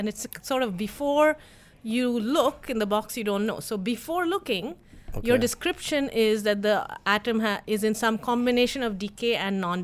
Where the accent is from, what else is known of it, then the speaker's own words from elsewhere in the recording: Canada; now in United States; I'm Canadian, so I don't really know exactly how the policy works here in the U.S.